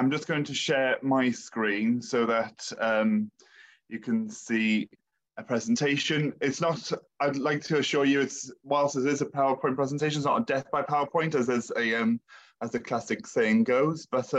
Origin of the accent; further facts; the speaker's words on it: Cardiff, Wales, United Kingdom; I've got an Iranian mother and a Welsh father. My mother's from Tehran. My father is proper Cardiff. I was born and raised in Cardiff. I was educated in a school called Cateys, and I went to Bangor University.